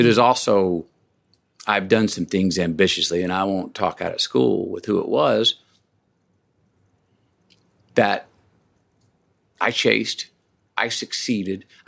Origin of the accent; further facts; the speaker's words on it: Dallas, Texas, United States; also born or lived in Longview, Texas; I grew up outside of Dallas.